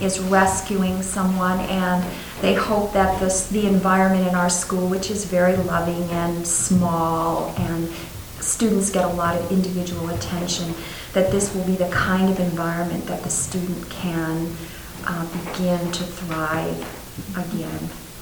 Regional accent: Seattle, Washington, United States; from Seattle. I have four children from 12 to 19.

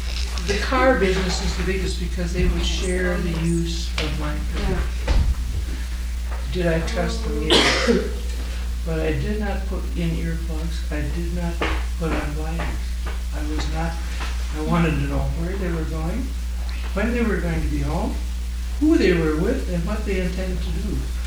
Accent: Midwest, United States; I had a 15-year-old. I'm from the Midwest.

